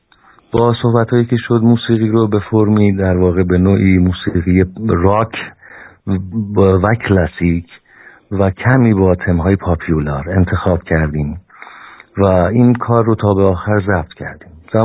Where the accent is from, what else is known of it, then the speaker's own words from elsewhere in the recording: Langarud, Gilan, Iran; و خدمتون عرض کنم که مرداد ماه سال 51 در لنگرود به دنیا آمدم، شهری از استان گیلان.